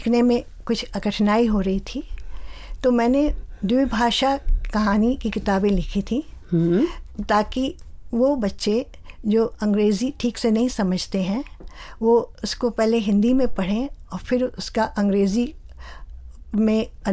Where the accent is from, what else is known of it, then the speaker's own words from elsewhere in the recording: Kolkata, West Bengal, India; मेरा जन्म कोलकाता में हुआ था